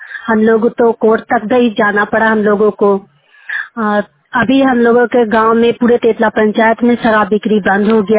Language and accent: Hindi; Kerli, India; मैं गांव केरली से हूँ। मेरा पेटला पंचायत है।